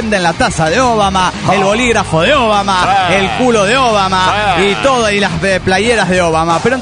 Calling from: Olavarría, Buenos Aires Province, Argentina; soy de Olavarría, de Buenos Aires, de Argentina, de Sudamérica. Ese es el orden, más o menos.

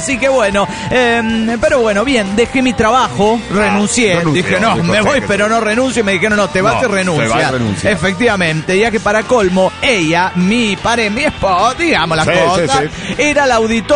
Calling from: Tijuana, Baja California, Mexico; de Tijuana, México.

